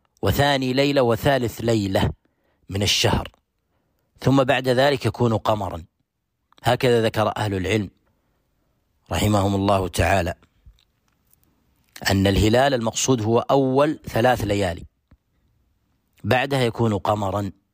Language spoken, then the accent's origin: Arabic; Saudi Arabia; خارج بلادنا المملكة العربية السعودية